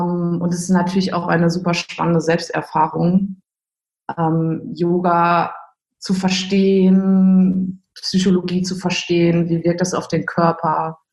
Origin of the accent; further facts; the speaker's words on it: Cologne, North Rhine-Westphalia, Germany; ich komme aus Köln, also wohne jetzt seit 11 Jahren in Köln und bin 27 Jahre alt.